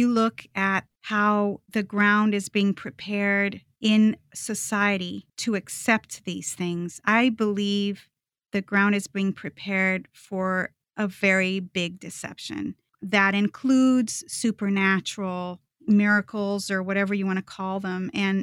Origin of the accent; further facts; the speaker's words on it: Brazil; My father was a minister and an evangelist. I remember a lot of the culture in Brazil